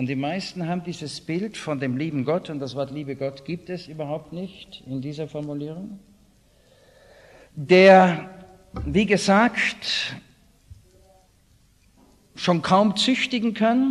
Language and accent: German; Austria; Und ich selber als Österreicher, das Land war damals noch ziemlich konservativ